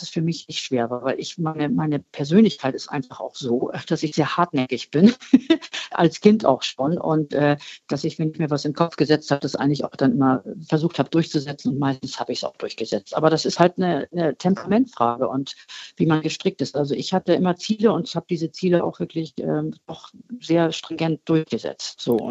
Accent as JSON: {"language": "German", "region": "Hamburg", "country": "Germany", "tie": "born there", "said": "Ich bin ja eine Hamburgerin, eine gebürtige."}